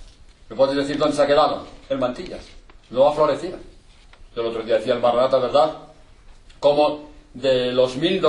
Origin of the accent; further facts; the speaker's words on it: Madrid, Community of Madrid, Spain; born there; yo nací aquí en Madrid en plena guerra, os podéis imaginar, ¿no?